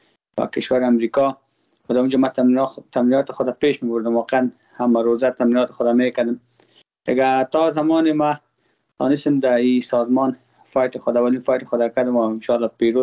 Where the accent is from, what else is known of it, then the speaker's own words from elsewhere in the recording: Afghanistan; ما افغان هستم. با ما هزاره ازبک پشتون کلش یک چشم مرسن.